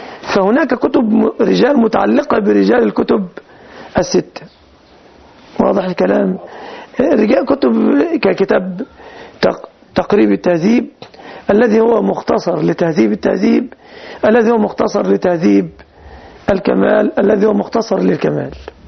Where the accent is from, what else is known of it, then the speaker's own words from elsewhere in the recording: Egypt; كلمة بالنسبة هذه أكثرنا منها نحن المصريون